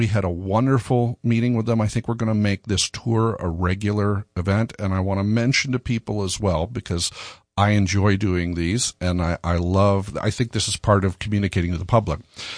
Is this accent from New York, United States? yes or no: yes; New York, United States; I remember, I grew up in Sullivan County.